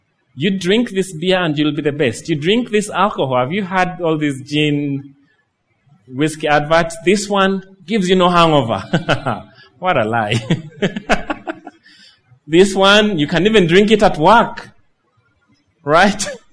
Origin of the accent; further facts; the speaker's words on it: Tororo, Eastern Region, Uganda; I'm a Ugandan. I come from Tororo.